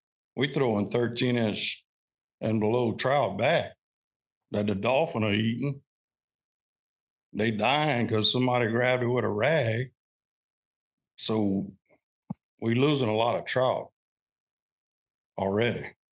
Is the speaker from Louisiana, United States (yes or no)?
yes; Louisiana, United States; I'm 65 years old. Born and raised in Louisiana. Been here all my life fishing since I'm a kid.